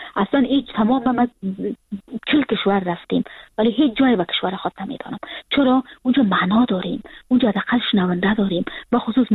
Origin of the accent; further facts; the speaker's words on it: Kabul, Afghanistan; now in Frankfurt, Germany; من سال 2020 که فرداش 2021 بود کابل ترک کردم و اون روز که سال نو تغییر میخورد من از ترکیه آمدم به فرانکفورت